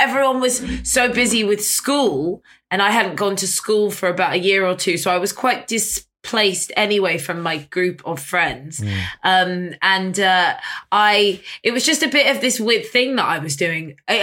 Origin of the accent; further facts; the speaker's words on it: London, United Kingdom; I grew up on Portobello Road, and there was a cinema called The Electric on Portobello